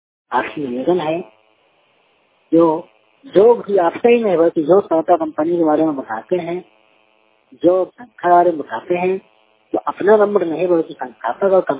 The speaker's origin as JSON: {"language": "Hindi", "town": "Begusarai", "region": "Bihar", "country": "India", "said": "जिला बेगूसराय बिहार के रहने वाला हूँ।"}